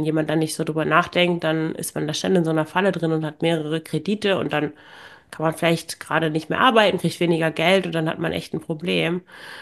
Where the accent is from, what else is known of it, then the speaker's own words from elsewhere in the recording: Lower Saxony, Germany; weil ich komme aus dem Emsland